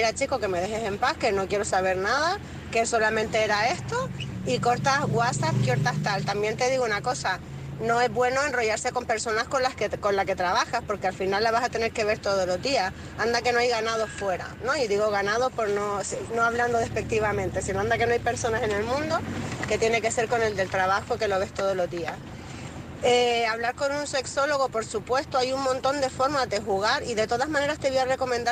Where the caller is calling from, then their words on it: Canary Islands, Spain; de Gran Canaria, vuestra corresponsal